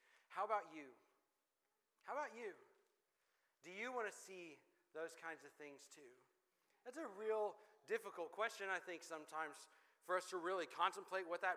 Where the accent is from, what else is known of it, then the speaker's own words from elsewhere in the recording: Dallas, Texas, United States; I grew up in Dallas, so all y'all is a thing that we say.